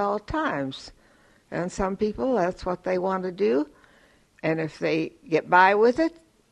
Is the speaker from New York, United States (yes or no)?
no; Sonoman, Illinois, United States; I grew up in Sonoman, Illinois, and my dad was a blacksmith there.